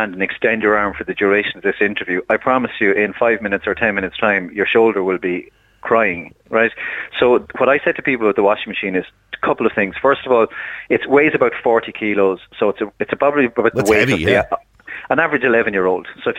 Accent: Ireland; And, of course, being an Irish man, I couldn't help myself.

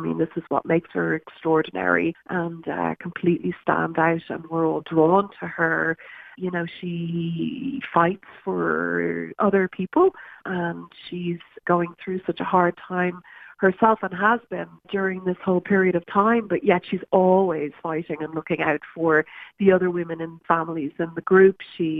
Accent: Ireland; you know, of our struggles as Irish women, and we haven't been treated very well just generally

